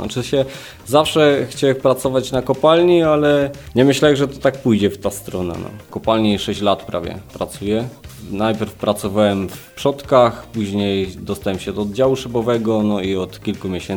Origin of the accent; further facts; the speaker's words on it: Silesian Voivodeship, Poland; bo ja jestem ze Śląska, urodziłem się w Redutowach, tutaj mieszkam i zawsze jakby gdzieś szedłem, kopalnia zawsze była, fedrowała